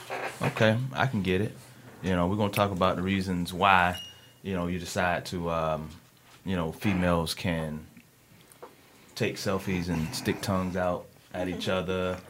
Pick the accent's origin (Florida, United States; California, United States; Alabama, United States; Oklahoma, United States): Florida, United States; Tallahassee's first? No, I'm from South Florida.